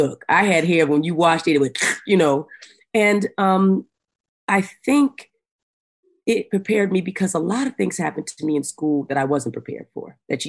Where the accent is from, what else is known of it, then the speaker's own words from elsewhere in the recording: Arizona, United States; when I grew up in Arizona and the mountains of Arizona, and both of my parents were orphans. I spent the first 11 years of my life in a hotel called Starlight off of Route 66.